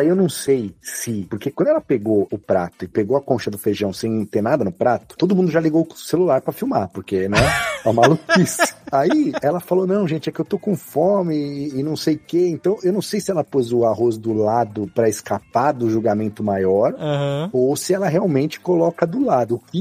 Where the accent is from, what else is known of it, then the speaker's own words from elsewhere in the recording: Bahia, Brazil; sou daqui da Bahia também, como Pedro.